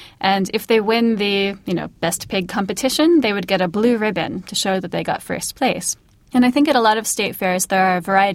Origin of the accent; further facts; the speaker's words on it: Pennsylvania, United States; So, for example, in my home state of Pennsylvania, something that's very popular is called funnel cake.